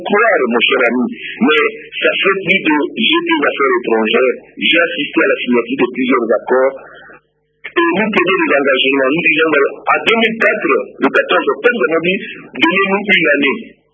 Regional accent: Burundi; Je viens du Burundi.

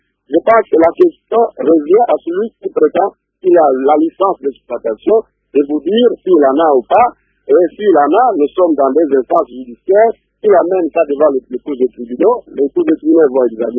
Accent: DR Congo; Chez nous, au Congo, en République démocratique du Congo

